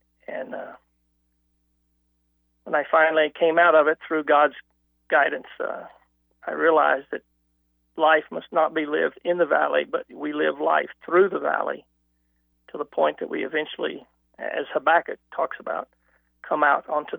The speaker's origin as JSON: {"language": "English", "region": "Arkansas", "country": "United States", "tie": "born or raised there", "said": "I was adopted at the age of five, and I grew up in Arkansas."}